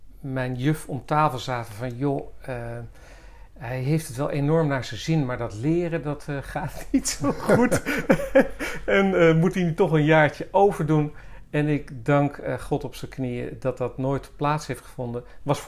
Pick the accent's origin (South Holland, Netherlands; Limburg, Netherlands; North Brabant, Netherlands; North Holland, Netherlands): North Holland, Netherlands; Haarlem; Ja, ik ben geboren en getogen in Haarlem. Geboren bij een antroposofische huisarts op de Prinsenbolwerk. In zo'n statig groot huis.